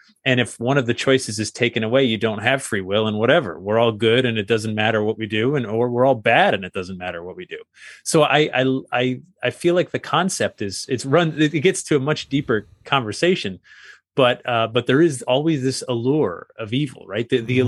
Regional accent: Sandy Hook, Connecticut, United States; And I grew up in Sandy Hook, Connecticut. And the next town over was Monroe, still is Monroe.

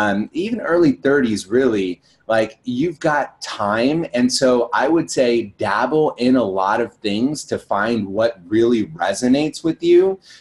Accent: California, United States; I grew up in this like small town in Northern California, and I'm Indian, and I was the only Indian kid in high school

